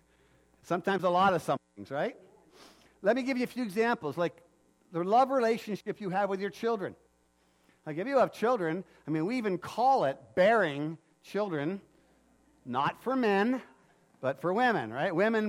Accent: Cranbrook, British Columbia, Canada; And as I was walking along in the city that I grew up in Cranbrook

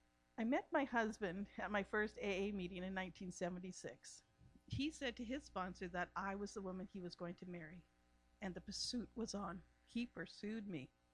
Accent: Burnaby, British Columbia, Canada; also born or lived in Vancouver; I was born in Vancouver and raised in South Burnaby.

